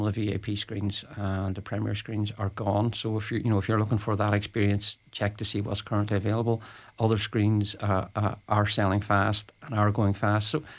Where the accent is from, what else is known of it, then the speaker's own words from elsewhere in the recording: Derry, Northern Ireland, United Kingdom; I my first job in cinema was in Derry, in my hometown, and it was Star Wars.